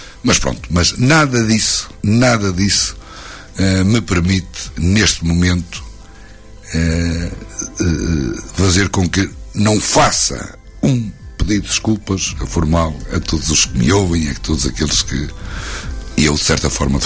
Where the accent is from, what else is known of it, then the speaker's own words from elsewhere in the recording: Ovar, Aveiro, Portugal; a minha terra e as minhas pessoas, as nossas gentes, no meu coração, e tudo farei para ajudar este grande município que é o município de Ovar, a quem eu tudo devo